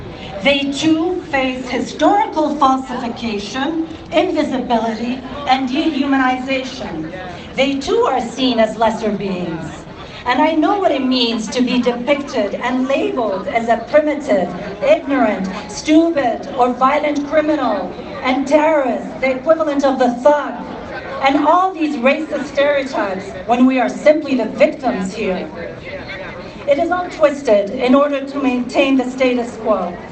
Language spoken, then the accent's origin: English; United States; I come to you as an American, an Arab American, that knows all too well about the deep and systemic racism